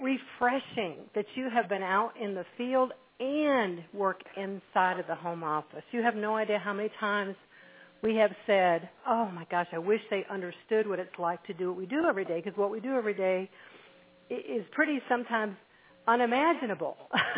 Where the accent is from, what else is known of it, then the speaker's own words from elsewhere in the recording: New England, United States; I've done that drive. I'm from New England.